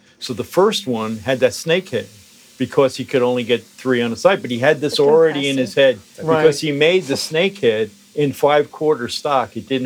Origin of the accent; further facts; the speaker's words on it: Bay Shore, New York, United States; I grew up in Bayshore, so.